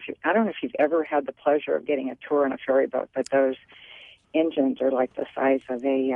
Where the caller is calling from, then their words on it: Issaquah, Washington, United States; I'm actually in Issaquah for an appointment, but I live up at Snoqualmie Pass.